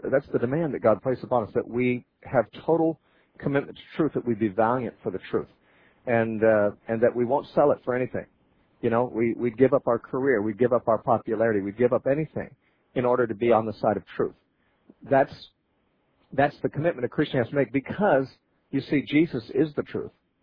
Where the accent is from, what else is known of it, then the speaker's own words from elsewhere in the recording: California, United States; born there; they might think that I was born in Australia instead of California, where I was really born.